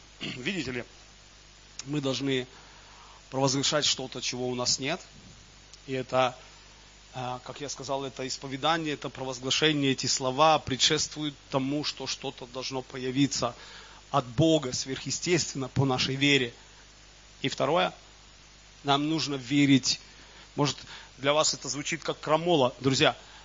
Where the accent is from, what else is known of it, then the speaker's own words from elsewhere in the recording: Ukraine; Я же украинец, поэтому люблю вареники.